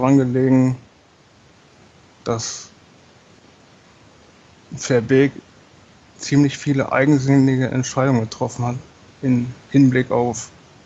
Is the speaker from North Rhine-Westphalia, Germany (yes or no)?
yes; Bochum, North Rhine-Westphalia, Germany; Ich komme aus Bochum und lebe auch da.